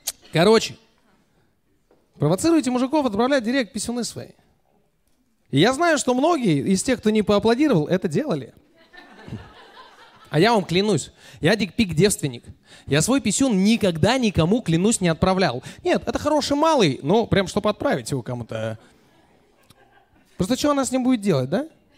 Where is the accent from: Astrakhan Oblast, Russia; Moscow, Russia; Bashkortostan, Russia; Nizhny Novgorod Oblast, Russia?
Moscow, Russia; из Москвы